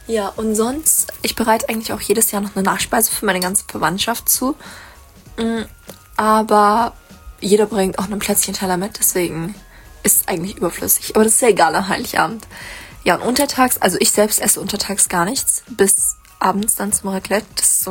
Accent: Bavaria, Germany; ich komme aus Bayern

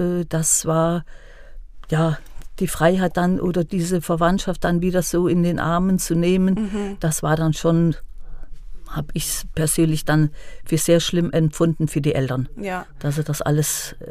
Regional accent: Geismar, Thuringia, Germany; ich bin in Geismar groß geworden, das war 5 Kilometer Sperrgebiet.

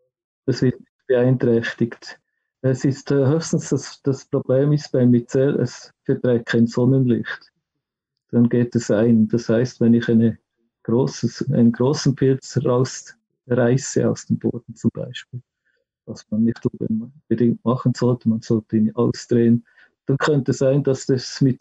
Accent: Switzerland; ich denke auch bei uns in der Schweiz im Nationalpark.

